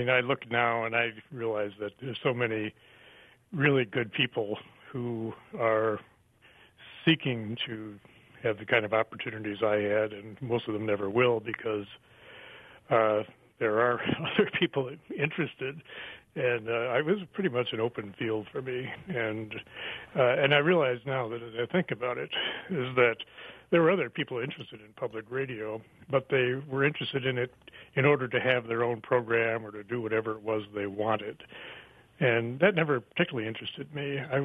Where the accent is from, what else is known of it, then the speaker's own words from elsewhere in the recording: Detroit, Michigan, United States; born there; I was born in Detroit, went to the University of Michigan.